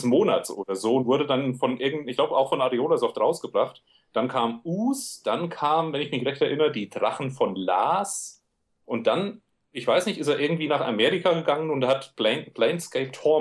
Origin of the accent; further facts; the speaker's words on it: Hesse, Germany; accent: Hessian; Ihr könnt ja dann auch meinen hessischen Dialekt ein bisschen digital glatt bügeln, schätze ich mal.